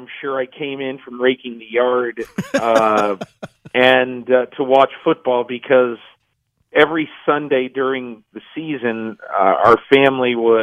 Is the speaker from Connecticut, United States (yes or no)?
yes; Enfield, Connecticut, United States; Ron Johnson came to my town, Enfield, Connecticut, and made an appearance at a mall near my house.